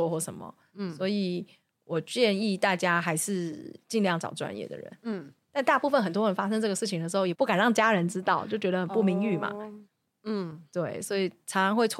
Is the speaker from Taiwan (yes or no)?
yes; Taiwan; 因为我们台湾人真的不要讲台湾人，亚洲人，